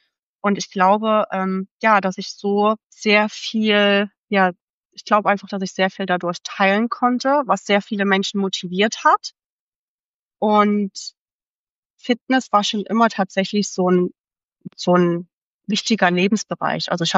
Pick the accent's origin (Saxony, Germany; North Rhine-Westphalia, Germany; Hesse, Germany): Saxony, Germany; Leipzig; moved away as an adult; now in Cape Town, South Africa; Ich komme ursprünglich aus Leipzig, aus Deutschland und habe tatsächlich vor ein paar Jahren entschieden, dass ich auswandern möchte, weswegen ich jetzt hier im wundervollen Kapstadt lebe.